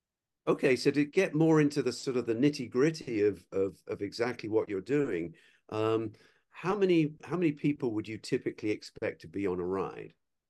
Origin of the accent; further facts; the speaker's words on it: England, United Kingdom; obviously I'm from England way back when